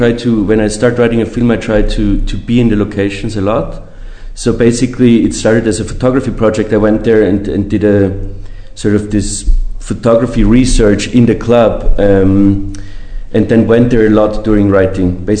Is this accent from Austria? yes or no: yes; Austria; now in Argentina; Well, I think I grew up in Austria, and when I first moved to Buenos Aires